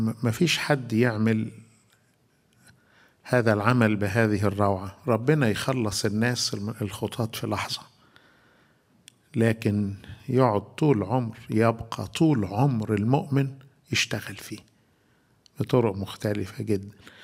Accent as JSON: {"language": "Arabic", "country": "Egypt", "said": "عندنا في مصر لحد دلوقتي مع أنها بتنقرض لكنها موجودة"}